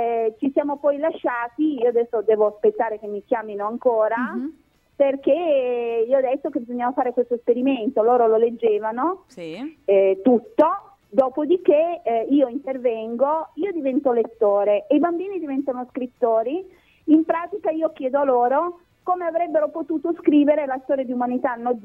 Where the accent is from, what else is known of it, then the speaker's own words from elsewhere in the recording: Turin, Piedmont, Italy; now in Santhià, Italy; a Santià, dove io abito, in provincia di Vercelli, anche se io sono torinese